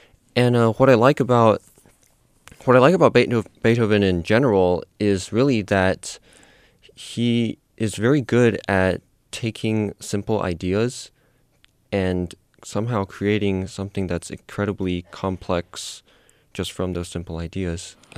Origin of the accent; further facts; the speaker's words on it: Portland, Oregon, United States; Yes, I'm from Oregon, yeah. Portland, and I was born there. I lived there my entire life.